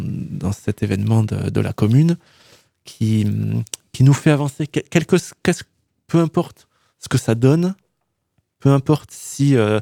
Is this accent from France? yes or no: yes; Montpellier, Occitanie, France; Non, moi je parle pas occitan, bien que j'ai grandi à Montpellier